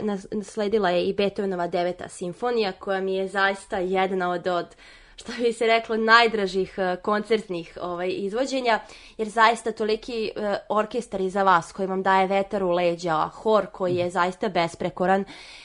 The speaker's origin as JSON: {"language": "Serbian", "town": "Kragujevac", "region": "Šumadija", "country": "Serbia", "said": "Naravno, ja sam iz Kragujevca, ja se ponosim time što sam odatle, jer mislim da je dosta dobrih i kvalitetnih muzičara došlo iz Kragujevca."}